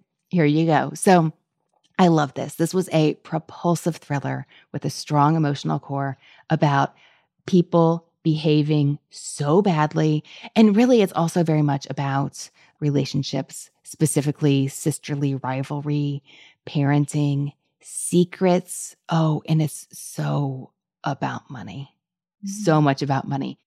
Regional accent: Kentucky, United States; because I'm from Kentucky. But I live in Louisville.

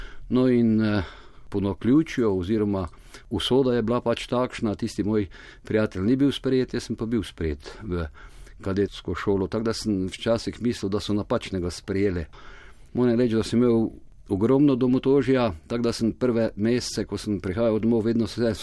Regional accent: Velika Polana, Mura, Slovenia; Rojen sem v Veliki Polane, v manjši družini imel sem samo eno sestro.

